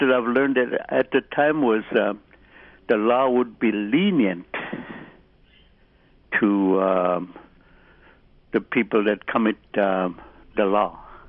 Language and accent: English; Russian Mission, Alaska, United States; now in Bethel, United States; I'm originally from Russian Mission, but I live in Bethel for the last 20 years plus years